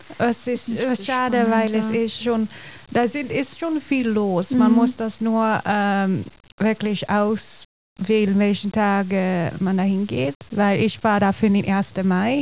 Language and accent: German; Netherlands; German is a second language; weil ich komme aus Niederlande, aber ich bin hier nie gekommen.